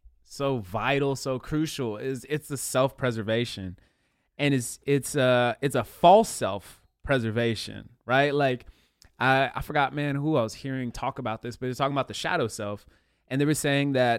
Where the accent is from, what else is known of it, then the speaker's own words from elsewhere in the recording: Concord, California, United States; So where I grew up in the East Bay area, there's this kind of somewhat big town called Concord.